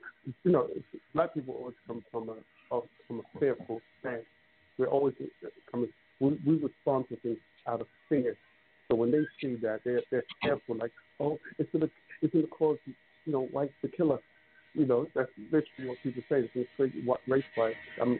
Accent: England, United Kingdom; it's growing up in England.

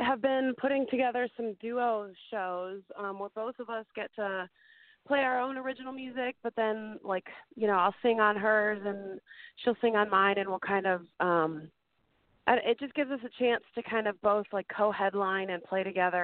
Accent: Chicago, Illinois, United States; now in Nashville, United States; I'm originally from Chicago, so compared to Chicago, they're not that bad.

